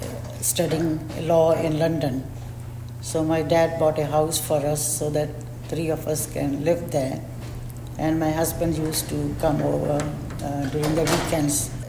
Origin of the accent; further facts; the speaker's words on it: Malaysia; moved away as an adult; I was born and raised in Malaysia.